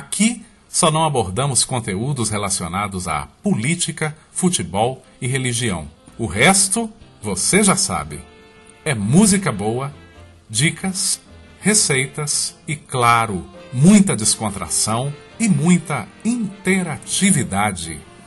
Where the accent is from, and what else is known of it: Sete Lagoas, Minas Gerais, Brazil